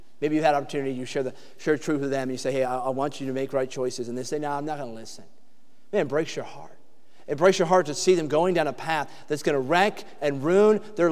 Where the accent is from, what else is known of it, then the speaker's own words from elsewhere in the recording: New Hampshire, United States; I was from New Hampshire. I didn't even know what a hurricane was